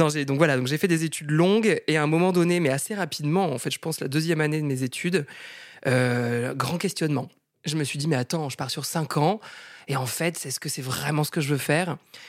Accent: L'Haÿ-les-Roses, Île-de-France, France; also born or lived in Châtenay-Malabry; Je suis née à Châtenay-Malabry. Mais j'ai grandi à L'Haÿ-les-Roses, qui est une ville, j'allais presque dire un village, mais c'est quand même une ville. Et dans le 94, le Val-de-Marne

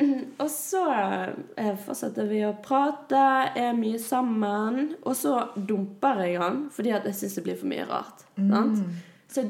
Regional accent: Sotra, Vestland, Norway; Han er jo fra Sotra. Ja, der jeg er fra.

